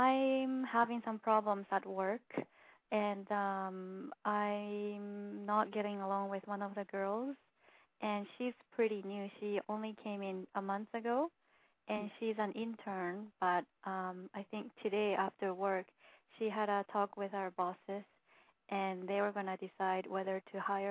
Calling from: Canada; I am from Canada, actually.

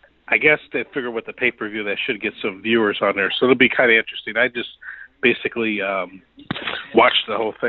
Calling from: Aurora, Illinois, United States; from Aurora.

